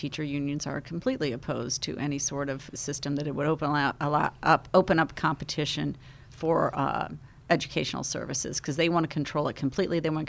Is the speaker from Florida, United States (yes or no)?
no; South Dakota, United States; now in Illinois, United States; I'm one of six children. We grew up in South Dakota. And four out of the six of us children moved to Illinois in the early 90s